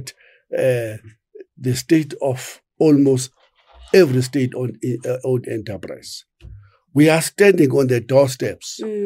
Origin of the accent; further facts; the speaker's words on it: Eastern Cape, South Africa; And I know that this is a very sensitive issue because I'm coming from the Eastern Cape. People say that's a Xhosa complaining.